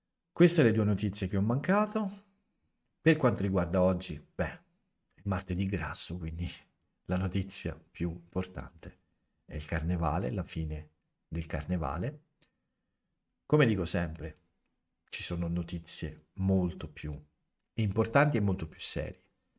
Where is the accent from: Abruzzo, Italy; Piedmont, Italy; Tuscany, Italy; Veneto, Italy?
Tuscany, Italy; Viareggio; accent: Viareggio dialect; io lo leggerò in italiano, perché il mio accento è terribile. Non posso leggerlo nel dialetto di Viareggio.